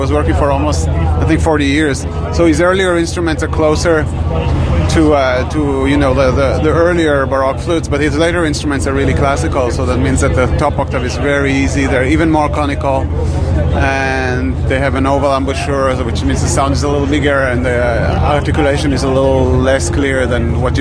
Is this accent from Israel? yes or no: yes; Israel; now in Montreal, Canada; I'm a flute maker. I live and work in Montreal, in Canada, and I'm originally from Israel.